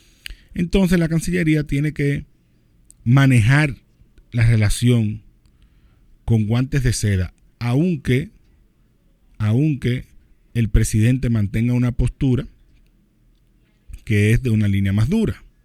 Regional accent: Dominican Republic; no es, digamos, que la que más nos conviene a nosotros como República Dominicana

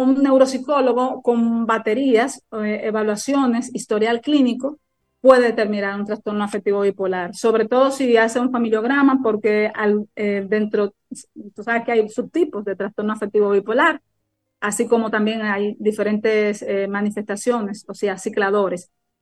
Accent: Cibao, Dominican Republic; Soy cibaeña de pura cepa y soy un ser humano que me preocupo por otro ser humano

